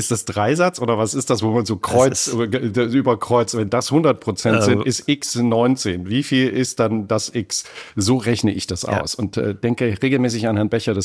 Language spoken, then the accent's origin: German; Apolda, Thuringia, Germany; in Thüringen.